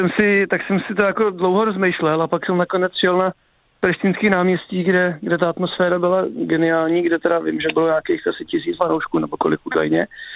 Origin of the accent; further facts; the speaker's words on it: Pardubice, Pardubice Region, Czechia; i když jsem Pardubák